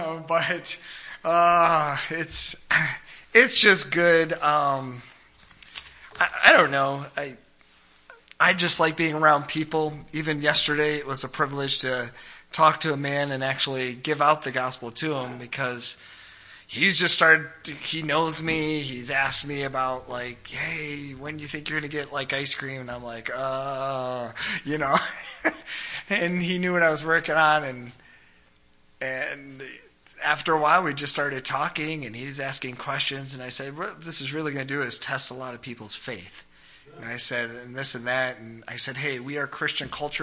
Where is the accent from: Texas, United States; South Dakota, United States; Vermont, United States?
Vermont, United States; also born or lived in New Hampshire; But being born in New Hampshire, raised in Vermont, my childhood